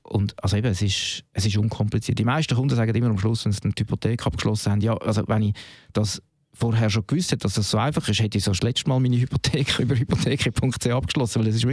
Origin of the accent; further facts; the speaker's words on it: Zurich, Switzerland; wenn ich irgendwie als Zürcher irgendwie in einer anderen Kantonalbank anrufe.